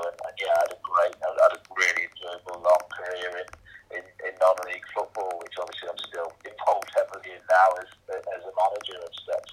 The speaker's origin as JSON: {"language": "English", "town": "Wolverhampton", "region": "West Midlands", "country": "United Kingdom", "tie": "born or raised there", "said": "I went back on loan to my hometown club where I'd come from originally, to Wolves"}